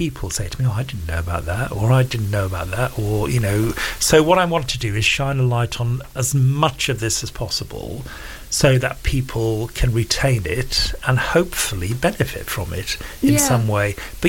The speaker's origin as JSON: {"language": "English", "country": "United Kingdom", "said": "You know, it's one of the best things about being British is that amazing tradition."}